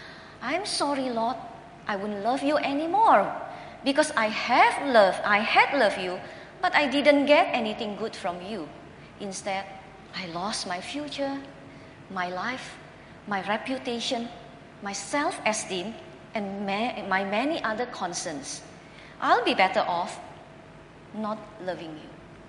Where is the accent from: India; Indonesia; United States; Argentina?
Indonesia; Jakarta; The year 1998 was a dark chapter in my hometown, Jakarta.